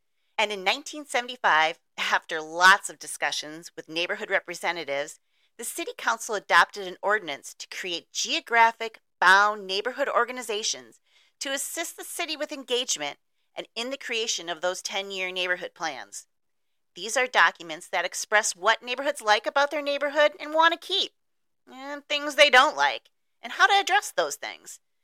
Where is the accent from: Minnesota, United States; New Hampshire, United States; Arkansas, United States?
Minnesota, United States; Saint Paul; I've lived here on the east side of St. Paul most of my life. I grew up in the Payne-Phelan neighborhood, went to Wheelock Grade School.